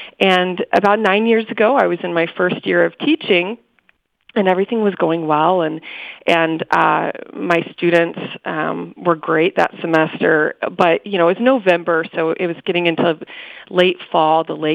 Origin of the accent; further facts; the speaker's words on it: Houston, Texas, United States; now in West Michigan, United States; So I was born in Houston, I was raised in Houston, but I kind of unwittingly landed in rural West Michigan about 10 years ago.